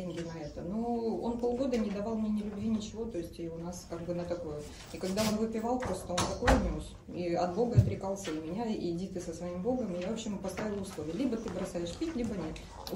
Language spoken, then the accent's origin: Russian; Ukraine; Мы с Украины.